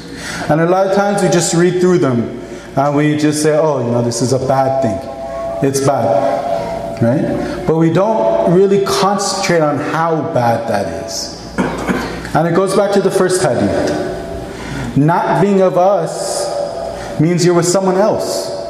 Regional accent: Los Angeles, California, United States; So for instance, many of you know I'm a convert to Islam. I'm from Los Angeles, from this city.

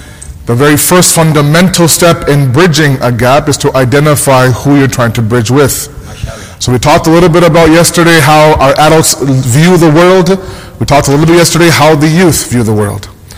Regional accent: Toronto, Ontario, Canada; in my generation growing up in Toronto, it was a communal upbringing, right?

